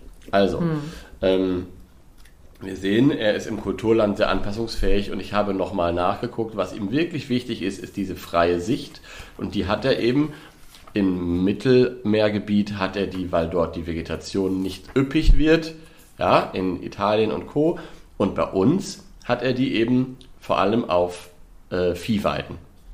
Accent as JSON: {"language": "German", "region": "Lower Saxony", "country": "Germany", "tie": "born there", "said": "ich komme ja gebürtig aus Südwest-Niedersachsen. Als ich Kind war, war der Steinkauz da seltener."}